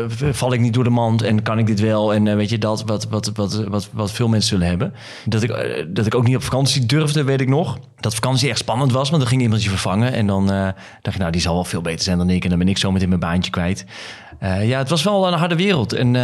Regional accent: Emmen, Drenthe, Netherlands; moved away as an adult; now in Hilversum, Netherlands

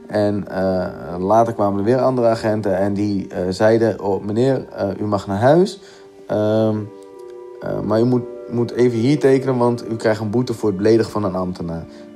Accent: Gorinchem, South Holland, Netherlands; ik ben 30 jaar en ik kom uit Gorinchem.

